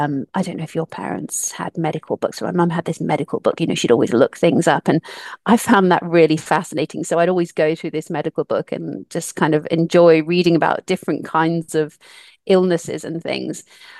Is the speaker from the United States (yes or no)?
yes; United States; moved away as an adult; now in Coventry, United Kingdom; I grew up in the States, nursing was not a career that I had in mind until I moved back to Coventry in England when I was about 19.